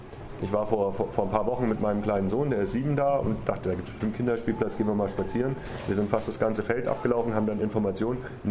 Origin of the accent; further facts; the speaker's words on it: Wiesbaden, Hesse, Germany; born there; now in Berlin, Germany; ich bin ja erst 89 nach Berlin gekommen, ich bin ja in Wiesbaden geboren